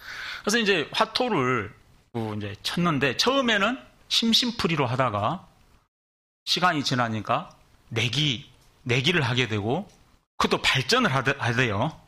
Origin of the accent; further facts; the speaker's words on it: Mokpo, South Jeolla, South Korea; 제가 중학생 때 전라도 목포가 고향인데 중학생 때 겨울방학이 됐어요.